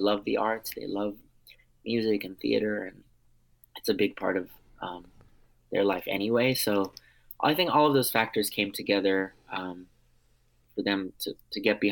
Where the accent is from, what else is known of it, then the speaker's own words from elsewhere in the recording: Armenia; first language Armenian; English is a second language; It was my first language when I was growing up, so I learned English when I went to school when I was around 5, and yeah, it's a very important part of who I am. We are a small tribe, the Armenians